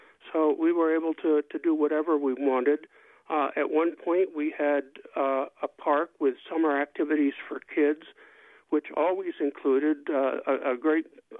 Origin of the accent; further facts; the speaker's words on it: Arlington, Virginia, United States; But when I grew up in Arlington, Virginia. And yes, it's a residential area, but we had the opportunity to wander around